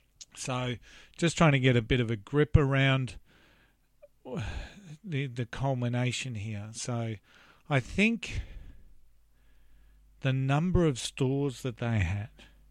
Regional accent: Australia; I mean, I'm from Australia, and one of the biggest things that I wanted to do when I first visited America a number of years ago

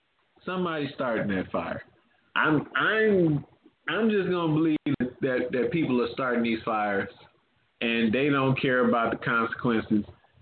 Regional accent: New Orleans, Louisiana, United States; But just on the regular, growing up in New Orleans and it being hot, just didn't have fires.

